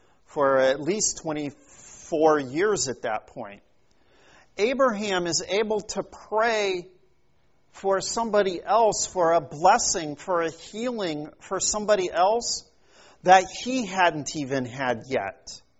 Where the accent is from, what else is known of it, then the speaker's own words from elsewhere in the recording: Kansas City, Missouri, United States; in honor of the end of the World Series this week, where my hometown team won the World Series. I didn't see a single game, but, you know, I still rooted. Go Royals.